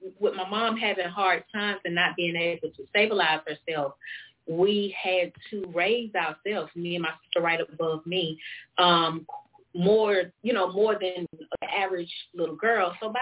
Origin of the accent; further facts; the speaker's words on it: Athens, Georgia, United States; Okay, so I am originally from Athens, Georgia.